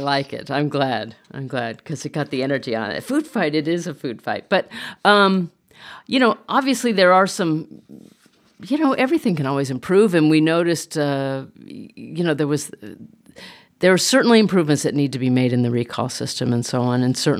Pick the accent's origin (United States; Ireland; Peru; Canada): United States; California; I'm a Californian, so I'm way out of my